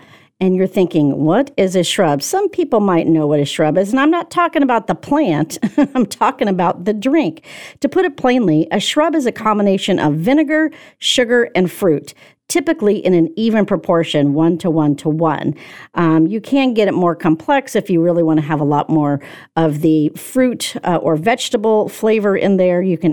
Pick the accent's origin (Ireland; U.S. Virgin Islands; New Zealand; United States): Ireland; I absolutely am feeling Irish. Well, I am Irish, but not Irish whiskey.